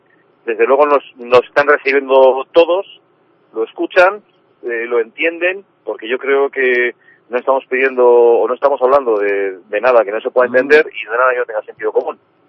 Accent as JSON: {"language": "Spanish", "country": "Spain", "said": "todos nos debemos de felicitar como españoles"}